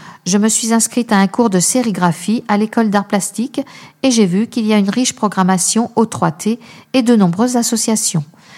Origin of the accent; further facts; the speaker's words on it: Beaumont-Saint-Cyr, Nouvelle-Aquitaine, France; comme j'ai grandi à Beaumont-Saint-Cyr avant de partir faire mes études, je savais où je mettais les pieds.